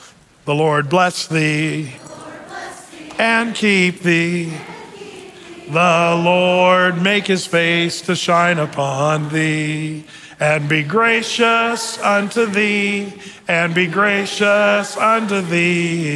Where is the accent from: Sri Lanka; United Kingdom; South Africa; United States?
United States; sometimes I think we as Americans think we're wise because we're American.